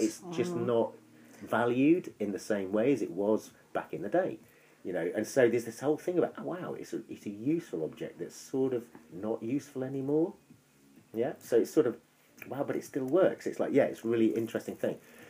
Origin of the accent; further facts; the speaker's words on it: East Midlands, United Kingdom; Where I grew up, where I grew up in North Nottinghamshire, is like it's before I left.